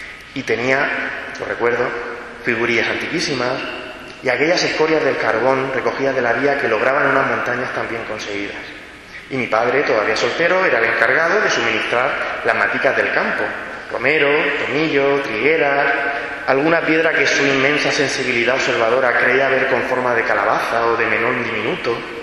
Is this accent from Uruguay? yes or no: no; Totana, Region of Murcia, Spain; Para mí, la llegada de la Navidad en aquellos años 80 de mi niñez en Totana